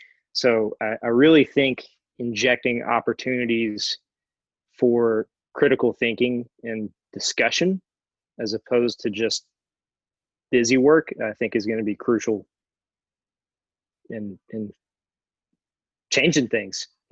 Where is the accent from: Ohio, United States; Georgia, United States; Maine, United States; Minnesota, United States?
Georgia, United States; Augusta; now in Atlanta, United States; I'm from Augusta originally.